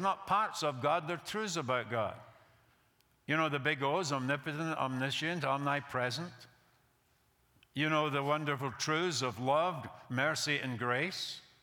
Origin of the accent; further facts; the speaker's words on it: United States; now in United Kingdom; But I'm an American, I say personal, you know?